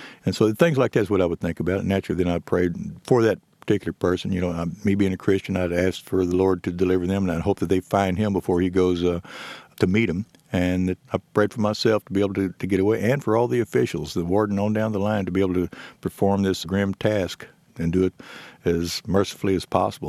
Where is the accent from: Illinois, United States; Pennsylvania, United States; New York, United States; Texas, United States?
Texas, United States; San Antonio; He was from San Antonio, which is my hometown